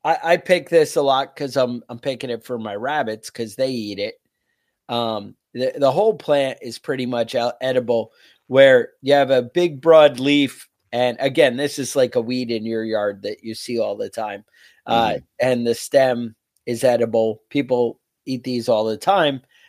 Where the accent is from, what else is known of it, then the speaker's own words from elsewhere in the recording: United States; I don't know why I think that women drink tea and men don't, because I'm an American.